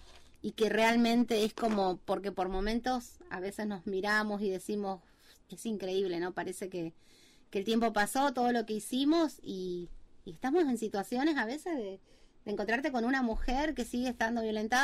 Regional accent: Corrientes, Argentina; nosotros somos de Corrientes

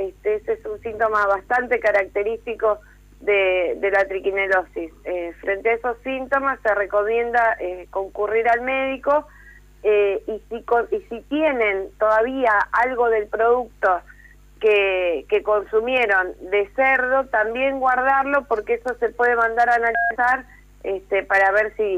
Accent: Santa Fe, Argentina; Yo soy de Santa Fe y bueno, sabemos lo que es la faena casera

